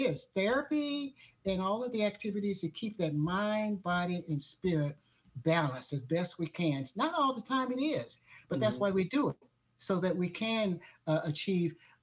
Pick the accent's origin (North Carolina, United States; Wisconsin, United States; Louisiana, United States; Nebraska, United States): Nebraska, United States; Omaha; Omaha, Nebraska.